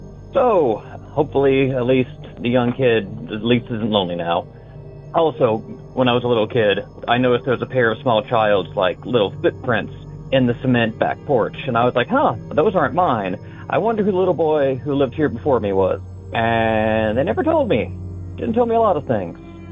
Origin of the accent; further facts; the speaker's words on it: Athens, Ohio, United States; now in Humboldt County, United States; I'm originally from Athens, Ohio, although much like you, I've moved out to California. I live up in Humboldt County, beautiful out here.